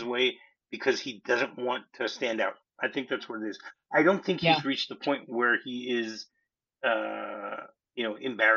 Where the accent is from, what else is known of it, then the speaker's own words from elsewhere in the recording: Detroit, Michigan, United States; also born or lived in New Jersey; when I was born in New Jersey and then I moved to, and I grew up in Detroit.